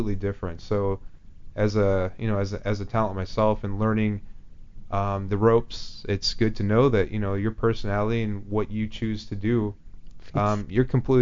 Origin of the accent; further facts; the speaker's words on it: Albuquerque, New Mexico, United States; So 18, I was graduating from El Dorado High School in Albuquerque, New Mexico.